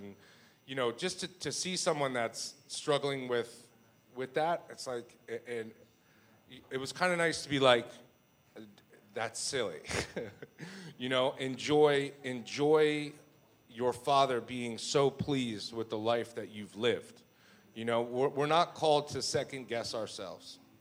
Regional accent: Philadelphia, Pennsylvania, United States; I grew up in West Philly.

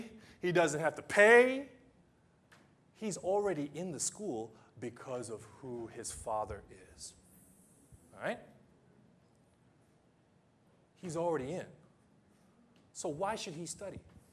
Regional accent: United States; now in Japan; I grew up in the United States, grew up in public schools. And I came to Japan and I heard this word juku.

